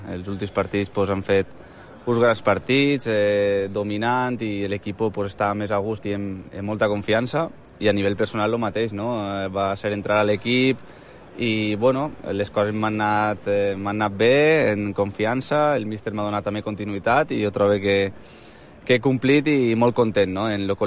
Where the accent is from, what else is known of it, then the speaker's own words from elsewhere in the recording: Alicante, Valencian Community, Spain; nosaltres som d'Alacant